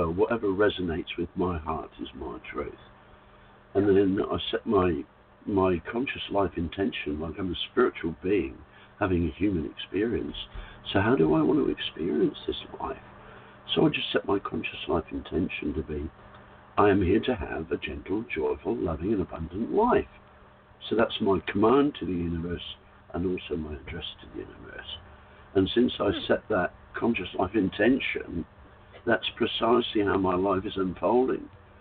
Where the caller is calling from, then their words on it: Whitsunday Islands, Queensland, Australia; from the Whitsunday Islands. It's 2:02 in the morning, and I'm on my sixth cup of coffee.